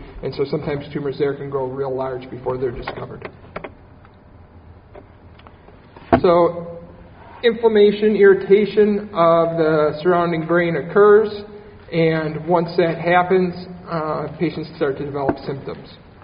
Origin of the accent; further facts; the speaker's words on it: Buffalo, New York, United States; I'm originally from Buffalo and did the majority of my training here.